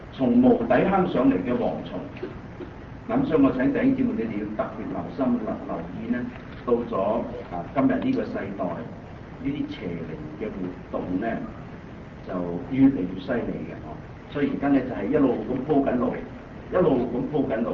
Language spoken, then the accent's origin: Cantonese; China; 我哋中國人咧，睇我哋中國人咧就氣功啊，係咪啊？